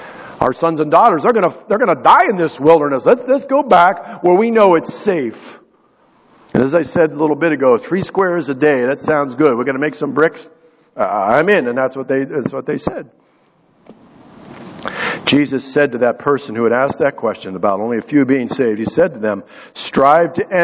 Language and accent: English; Titusville, Pennsylvania, United States; Growing up in Titusville, Pennsylvania, is where I grew up in my early years